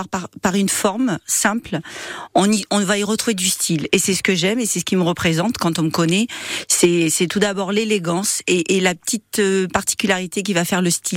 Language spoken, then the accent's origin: French; Périgueux, Nouvelle-Aquitaine, France; Déjà, je suis native de Périgueux, donc je suis une enfant du pays.